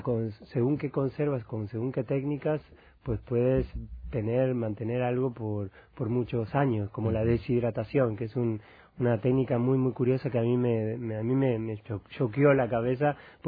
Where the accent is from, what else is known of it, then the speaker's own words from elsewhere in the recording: Argentina; soy cocinero, soy argentino y puedo dialogar igual con cualquier persona.